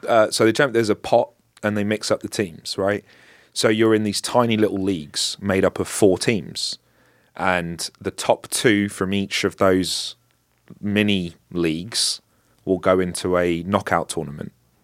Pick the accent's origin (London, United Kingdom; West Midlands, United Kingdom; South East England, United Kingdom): London, United Kingdom; I obviously I'm from London